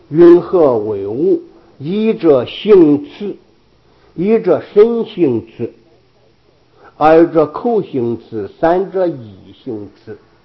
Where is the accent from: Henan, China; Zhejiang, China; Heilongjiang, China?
Henan, China; 比如说我的家乡是河南